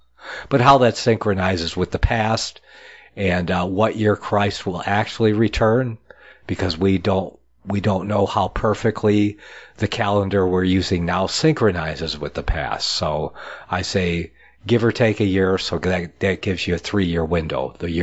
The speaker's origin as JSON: {"language": "English", "region": "Michigan", "country": "United States", "tie": "born there", "said": "Dale, a fellow Michigander, I was born in Michigan, so Michiganders, kind of like, yeah."}